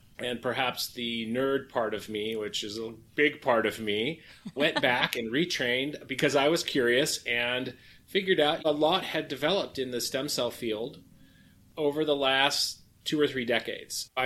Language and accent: English; Ohio, United States; I'm from Ohio, but I did my college in California, my medical school in Washington, D.C.